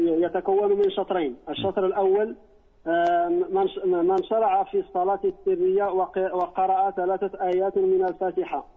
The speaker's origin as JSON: {"language": "Arabic", "country": "Morocco", "said": "عندنا في المغرب أخطاء ترتكب في الماضي والحاضر"}